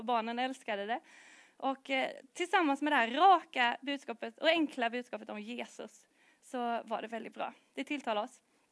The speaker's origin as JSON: {"language": "Swedish", "town": "Växjö", "region": "Kronoberg County", "country": "Sweden", "tie": "born or raised there", "said": "Vi bor i Växjö sedan 5 år tillbaka nu, men jag är uppvuxen i Växjö. En Växjöflicka, som någon kallade mig. För mig har alltid tron och kyrkan varit en självklarhet."}